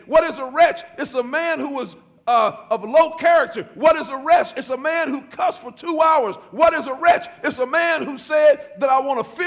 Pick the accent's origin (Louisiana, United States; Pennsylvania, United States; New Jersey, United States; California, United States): Pennsylvania, United States; Braddock; Lord, I remember growing up in Braddock and all the things that I did apart from you.